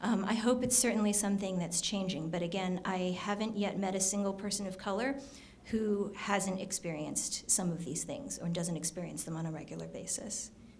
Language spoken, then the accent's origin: English; Shaker Heights, Ohio, United States; I mean, I had a great experience growing up in Shaker, which is pretty diverse. There's not a lot of Asians, but race relations are something that's very much on the community's mind.